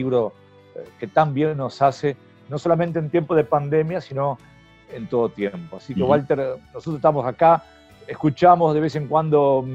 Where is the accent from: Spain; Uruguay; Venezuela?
Uruguay; Quizás Uruguay es uno de los países donde se ha controlado un poco más, porque somos, como dijo Rodri, somos un barrio de San Pablo.